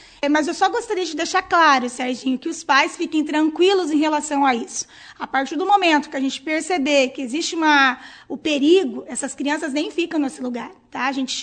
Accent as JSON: {"language": "Portuguese", "town": "Bandeirantes", "country": "Brazil", "tie": "born there", "said": "a gente mora aqui, nasci em Bandeirantes e sou professora"}